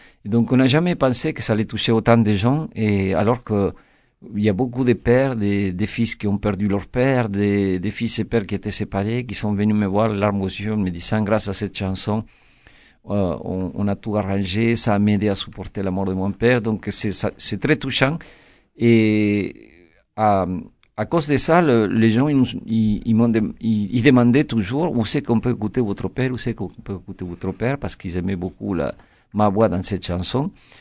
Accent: Argentina; moved away as an adult; now in France; je suis parti d'Argentine à 19 ans.

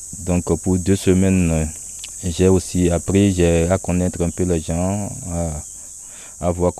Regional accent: Lyon, Auvergne-Rhône-Alpes, France; Je viens de Lyon.

